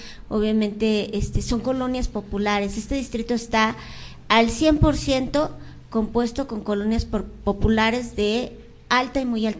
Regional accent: Pantitlán, Mexico City, Mexico; Yo soy originaria de Pantitlán, la colonia agrícola oriental, que es la colonia más grande de toda Latinoamérica.

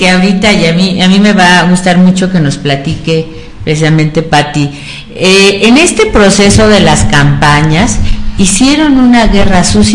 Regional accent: Mexico City, Mexico; yo soy de Álvaro Obregón

